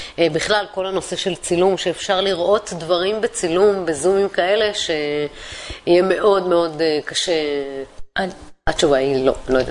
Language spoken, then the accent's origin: Hebrew; Tel Aviv, Tel Aviv District, Israel; born there; במיוחד שנולדתי ביד אליהו, זה יכול להיות לרעתי.